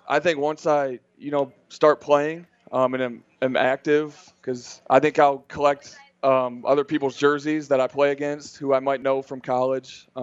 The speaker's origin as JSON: {"language": "English", "region": "Michigan", "country": "United States", "said": "Even for me, obviously I'm from Michigan, so I've played in it, but I've been in the warm now for almost a full year."}